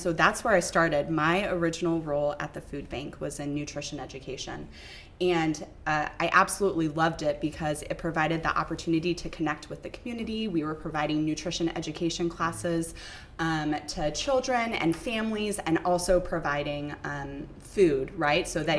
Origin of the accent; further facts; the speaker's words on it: Fresno, California, United States; And so living in the Bay Area with my husband, and we're from Fresno and he's from Clovis.